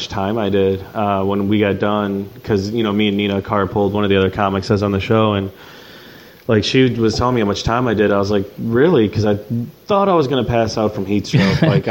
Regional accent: Clearwater, Florida, United States; I'm from Clearwater.

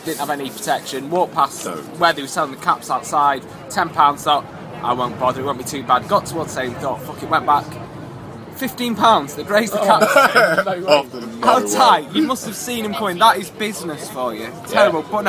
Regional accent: Crewe, North West England, United Kingdom; born there; I was born in Crewe

